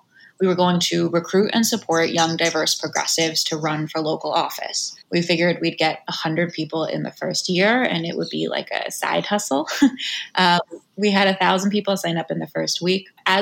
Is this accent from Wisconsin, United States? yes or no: no; Virginia, United States; down in Virginia, in my home state, we helped in 2017, Jennifer Carroll Foy.